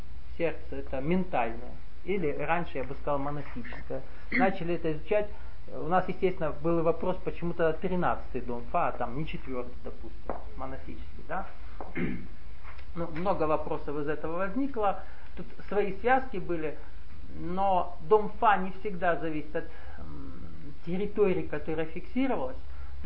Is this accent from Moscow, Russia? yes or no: no; Nalchik, Kabardino-Balkaria, Russia; я вырос в Нальчике, который расположен вокруг подковы гор. То есть с детства это проживание было. Поэтому вокруг гор жить привык.